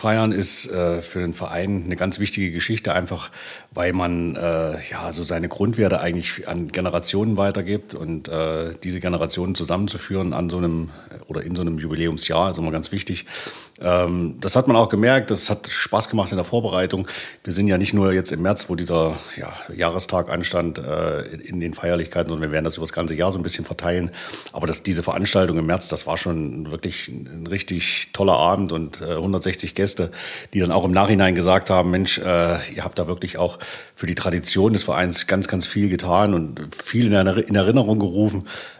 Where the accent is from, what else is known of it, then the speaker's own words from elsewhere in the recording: Bad Langensalza, Thuringia, Germany; 55 Jahre, gebürtiger Bad Langensalza, ja, und auch nie so richtig aus der Stadt weggekommen.